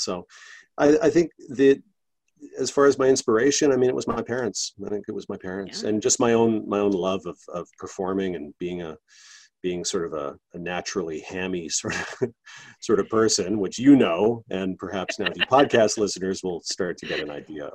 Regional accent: Vancouver, British Columbia, Canada; So I grew up in Vancouver in Canada

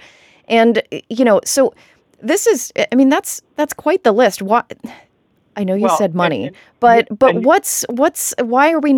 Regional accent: the South, United States; I am from the South. I went to Clemson.

